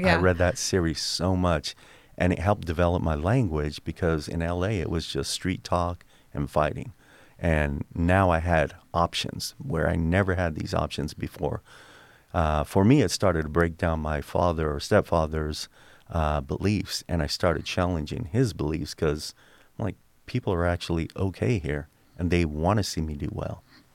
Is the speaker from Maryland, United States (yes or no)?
no; El Monte, California, United States; So I grew up in down in California, El Monte, California, Montebello, the whole East Los Angeles area as a white-appearing Mexican